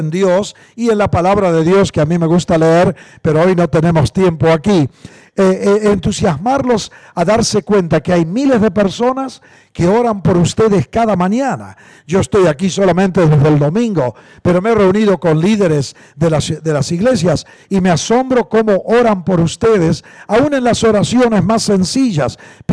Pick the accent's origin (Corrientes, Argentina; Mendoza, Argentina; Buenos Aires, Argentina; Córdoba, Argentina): Buenos Aires, Argentina; born there; accent: Buenos Aires; also born or lived in Mexico / Colombia / Costa Rica; Y yo nací en la Argentina, aunque he vivido en México muchos años, en Colombia, en Costa Rica, así que he perdido el acento agresivo de Buenos Aires.